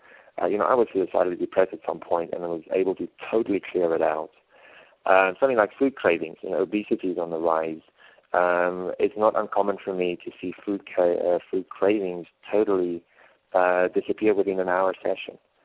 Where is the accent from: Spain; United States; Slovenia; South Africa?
South Africa; Cape Town, Western Cape; Now, I'm from South Africa. I'm from Cape Town, you know, with Table Mountain.